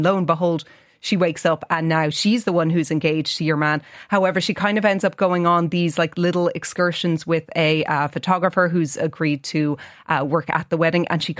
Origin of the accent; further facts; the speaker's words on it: Ireland; you are very distracted by it as an Irish person.